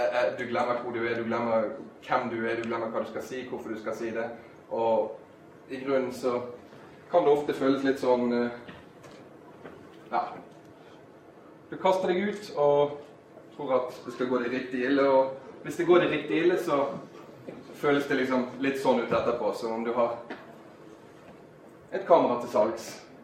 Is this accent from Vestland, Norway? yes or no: yes; Bergen, Vestland, Norway; now in Oslo, Norway; jeg er født og oppvokst i Bergen, men ikke brukt det mot meg. Jeg har flyttet derfra, for jeg kom til denne kjennelsen at det går ikke an å bo der. Så jeg holder til i Oslo, jeg er gift, har to søte små barn, 38 år gammel